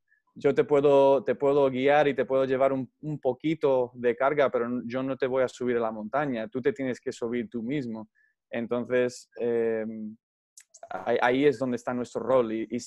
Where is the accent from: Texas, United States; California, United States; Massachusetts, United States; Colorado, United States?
California, United States; moved away; Yo soy originalmente de California.